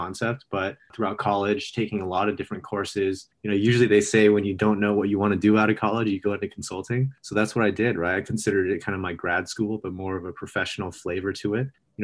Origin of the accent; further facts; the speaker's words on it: Los Angeles, California, United States; So I grew up in Los Angeles, went to school